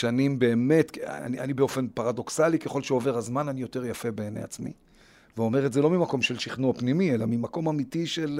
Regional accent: Ramat Gan, Tel Aviv District, Israel; now in Rishon LeZion, Israel; אני גדלתי ברמת גן של שנות ה-60-70, עם ביצות וראשנים וחלזונות ומודעות גדולה מאוד לטבע, ולזהות פרחים במגדיר, וזה משהו שהוא מאוד מאוד עמוק בי הטבע. ועם השנים הפכתי לאורבני ועברנו לראשון.

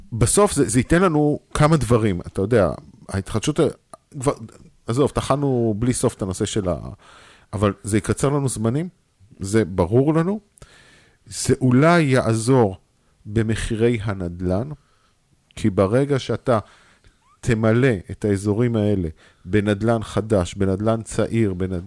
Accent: Ra'anana, Central District, Israel; also born or lived in Kfar Saba; אני כפר סבאי, אני באתי מרעננה במקור

